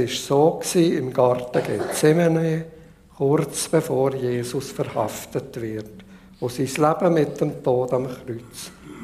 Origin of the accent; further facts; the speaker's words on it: Switzerland; dass es unser Land nach vielen hundert Jahren noch gibt, wo wir als Schweizer Volk so gut haben.